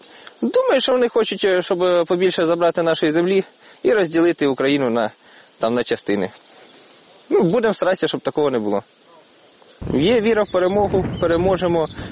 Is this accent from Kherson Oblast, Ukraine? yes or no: yes; Kherson, Kherson Oblast, Ukraine; Я сам з Херсону, то мені було спочатку, думав, що та побистріше закінчиться